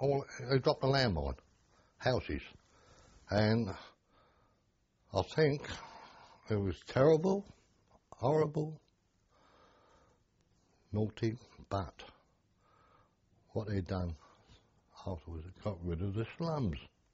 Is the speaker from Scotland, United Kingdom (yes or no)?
no; Portsea, South East England, United Kingdom; born there; I was born in Portsea, Hampshire.